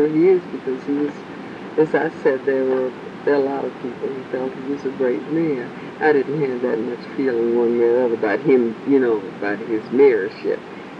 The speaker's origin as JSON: {"language": "English", "town": "Tuskegee", "region": "Alabama", "country": "United States", "tie": "born or raised there", "said": "he had been principal of high school in my hometown, Tuskegee, and I knew, I didn't know him personally, but I, you know, that's home"}